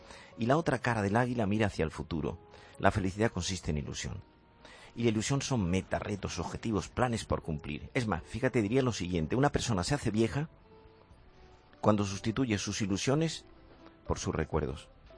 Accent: Andalusia, Spain; yo tengo un defecto de fábrica, que soy andaluz

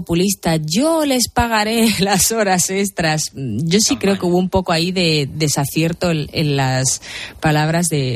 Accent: Andalusia, Spain; en mi tierra, en Andalucía

